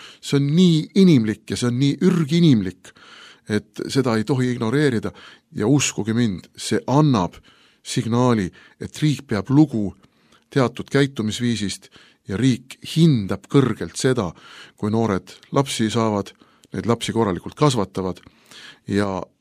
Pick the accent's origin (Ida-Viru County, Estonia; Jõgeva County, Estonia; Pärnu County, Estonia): Pärnu County, Estonia; Pärnu; ma olen Pärnust pärit, siis suvel Pärnus minu vanemate kodu oli selline, kuidas öelda, perekonnalaager sõna otseses mõttes.